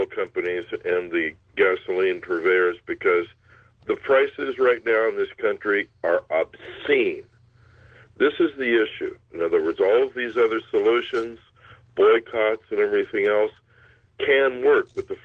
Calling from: Hinckley, California, United States; I'm calling from Hinckley, California.

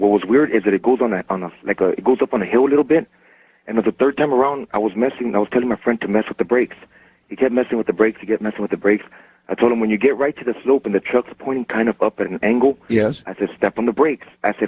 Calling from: San Antonio, Texas, United States; I'm calling from San Antonio.

